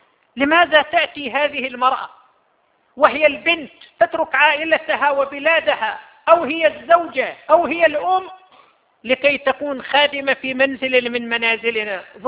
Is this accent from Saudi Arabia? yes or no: yes; Saudi Arabia; 1.5 مليون شغالة عندنا في المملكة العربية السعودية من عاملات المنازل